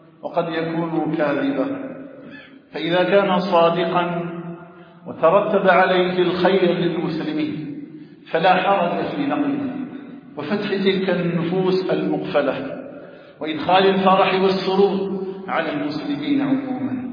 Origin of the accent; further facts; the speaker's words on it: Algeria; اللهم احفظ بلادنا الجزائر من كل سوء